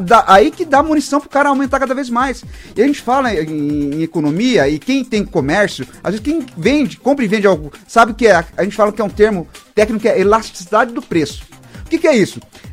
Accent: Brazil; O nosso problema enquanto brasileiro é que os produtos sobem

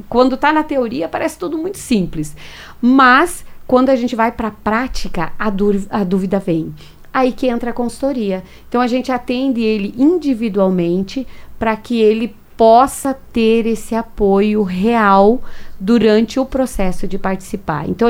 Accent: Rio Grande do Sul, Brazil; eu costumo dizer que não está morto quem peleia, como uma boa gaúcha, né?

